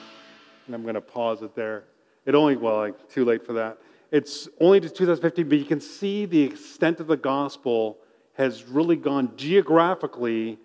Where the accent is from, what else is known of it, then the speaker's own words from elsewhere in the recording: Natick, Massachusetts, United States; Bill referred to John Elliott in my hometown, Natick, Massachusetts, bringing the gospel to one of those praying towns, translating the scriptures.